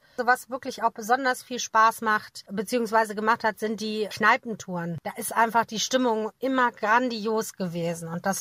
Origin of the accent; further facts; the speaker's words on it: Solingen, North Rhine-Westphalia, Germany; Ich komme aus Solingen und bin Sängerin bei der Band